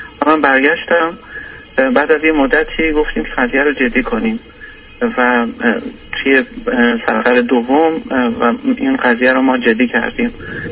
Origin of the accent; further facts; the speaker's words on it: Iran; moved away as an adult; now in Sweden; از ایران ازدواج کردیم و اومدیم اینجا.